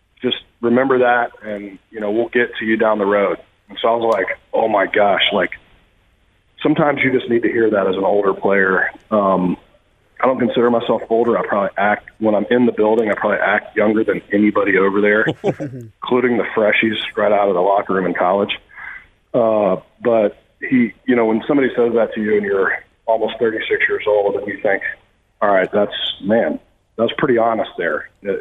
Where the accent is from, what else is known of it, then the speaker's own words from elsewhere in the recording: Tennessee, United States; now in Kansas City, United States; I came from Tennessee. This is a little hidden gem in the Midwest.